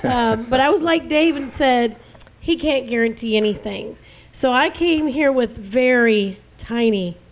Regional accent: Weatherford, Texas, United States; I'm from Weatherford, Texas.

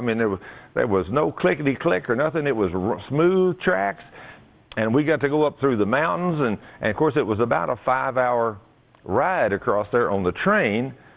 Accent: Texas, United States; I was raised in Texas, and I like warm weather.

